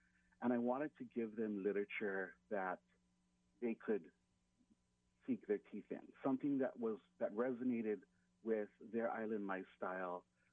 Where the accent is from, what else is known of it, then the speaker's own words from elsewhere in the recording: Hale'iwa, Hawaii, United States; I was born and raised in Hale'iwa.